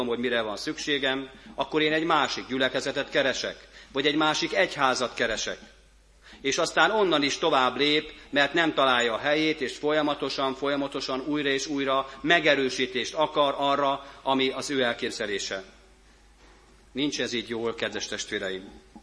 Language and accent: Hungarian; Gödöllő, Pest, Hungary; also born or lived in Germany; szerettem 2014-ben is magyarnak lenni, amikor kint éltem Németországban. És soha nem mondtam azt, hogy nekem az, hogy gödöllői vagyok, az az első, és utána az, hogy én európai vagyok. Mert közben ott volt az, hogy magyar is vagyok.